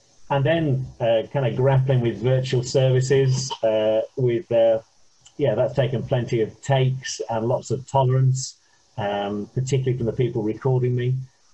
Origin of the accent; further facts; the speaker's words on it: Ipswich, East of England, United Kingdom; also born or lived in West Midlands; Well, I was born in the West Midlands. We moved to Ipswich when I was about 10.